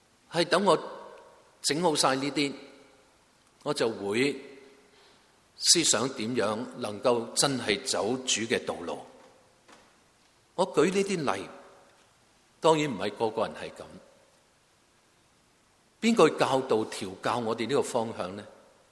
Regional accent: Guangdong, China; 我广东人俗语话

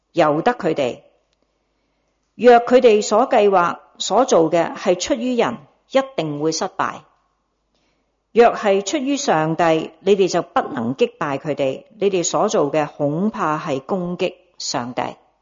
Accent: Hong Kong; born there; 但我们生在香港有什么迫害啊？

